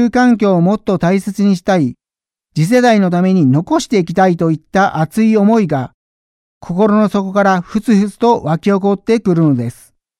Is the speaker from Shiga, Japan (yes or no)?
yes; Shiga, Japan; moved away; 私が故郷の滋賀県にまだ住んでいた平成17年の夏、